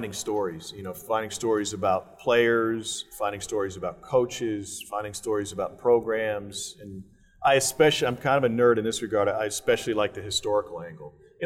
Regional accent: Columbia, Missouri, United States; I grew up in Columbia, Missouri. I grew up a mile and a half from Fro Field.

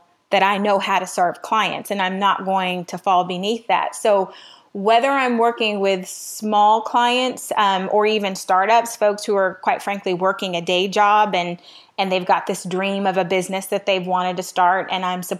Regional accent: Miami, Florida, United States; also born or lived in Midwest; now in Atlanta, United States; I'm in Atlanta. So I'm originally from the Midwest. I was raised in Miami. So I've kind of lived in a few different places.

